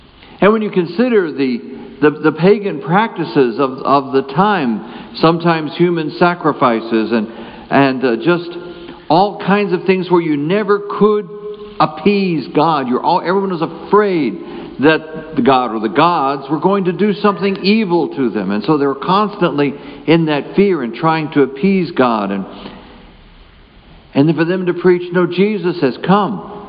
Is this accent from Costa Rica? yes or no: no; the South, United States; I was raised in the South, and the Southern Baptists, they knew the Northern Baptists were going to hell.